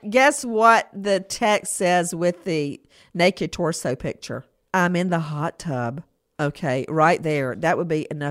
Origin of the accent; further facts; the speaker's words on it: Macon, Georgia, United States; Like when I grew up in Macon, we wouldn't say cancer.